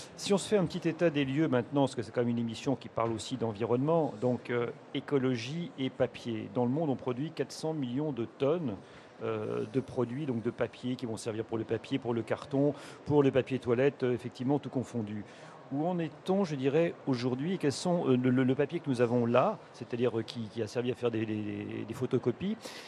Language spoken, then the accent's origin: French; France; ça commence à être le boom du papier chez nous en France.